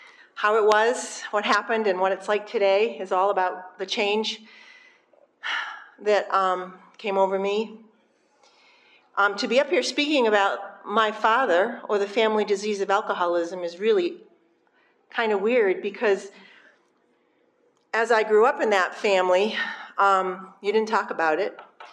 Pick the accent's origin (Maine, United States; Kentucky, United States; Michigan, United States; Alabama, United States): Maine, United States; I was born and raised in Maine, ironically enough, but not a skier